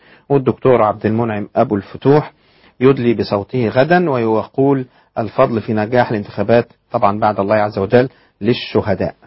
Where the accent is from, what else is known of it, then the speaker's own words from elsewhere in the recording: Egypt; أن احنا نحترم بعض كمصريين